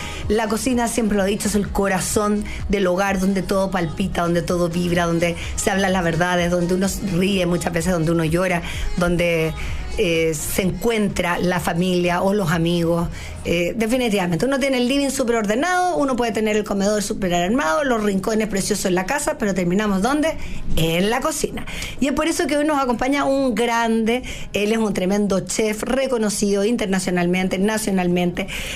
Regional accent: Chile; yo soy tremendamente orgullosa de ser chileno. Chilena, y por donde he vivido en mi vida, siempre me preocupo de dejar la bandera bien, bien puesta, bien en alto

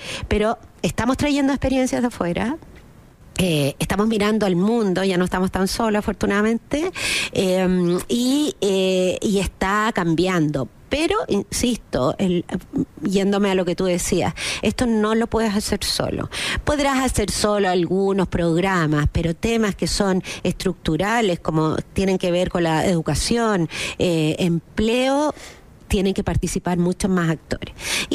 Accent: Chile; Recordemos que hace no muchos años nuestra experiencia en viajes como chilenos era poca, ¿no?

